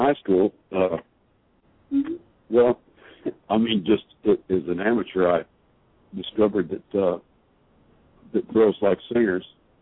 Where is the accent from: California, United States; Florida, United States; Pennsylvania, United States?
Florida, United States; I grew up in Florida